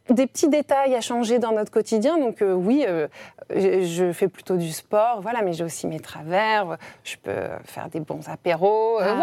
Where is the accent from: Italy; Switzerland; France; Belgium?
France; Grenoble, Auvergne-Rhône-Alpes; Stanislas Guzman aime dire que je suis née dans la cuvette.